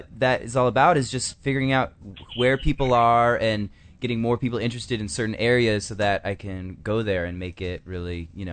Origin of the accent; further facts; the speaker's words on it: San Francisco, California, United States; you know, I'm from San Francisco, and I can't wait to do a show up there.